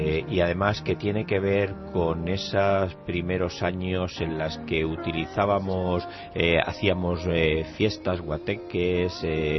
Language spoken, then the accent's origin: Spanish; Torrejón, Community of Madrid, Spain; yo nací en Torrejón, vivo entre Torrejón y Madrid y tengo la enorme suerte de seguir teniendo muchos de los amigos de la infancia, es decir, de aquellos con los que iba al colegio, a la escuela de Torrejón